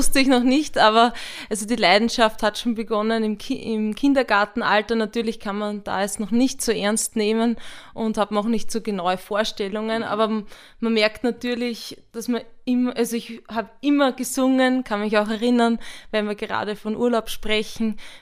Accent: Zwettl, Lower Austria, Austria; ich bin wirklich direkt aus der Stadt Zwettl und da haben wir auch das wunderschöne Kamptal

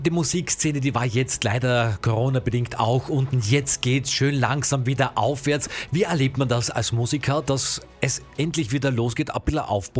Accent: Austria; wir Österreicher, wir lieben natürlich auch unsere Mundart.

